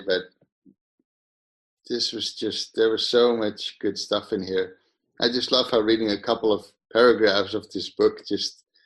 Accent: Netherlands; English is a second language; The Netherlands.

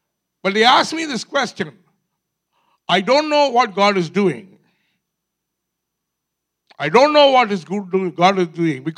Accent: India; See, I'm an Indian man. Recently I was in India

